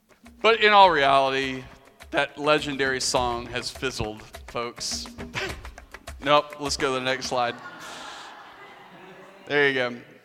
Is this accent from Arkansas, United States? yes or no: yes; Arkansas, United States; I grew up in Arkansas, and so I grew up a Cowboys fan in the 90s.